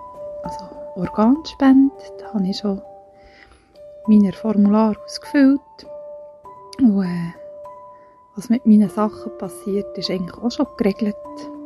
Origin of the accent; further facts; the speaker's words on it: Fribourg, Switzerland; Hallo zusammen … ich komme aus dem Kanton Freiburg. Ich bin 31, bin Fachfrau Betreuung aus Beruf und arbeite in einem Altersheim als Nachtwache.